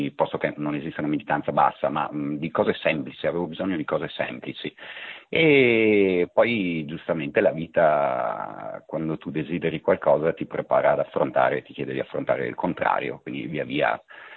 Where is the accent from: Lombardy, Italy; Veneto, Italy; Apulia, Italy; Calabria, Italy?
Veneto, Italy; Verona; io per motivi familiari sono veronese, ma molto del mio tempo lo passo a Padova, la mia famiglia è a Padova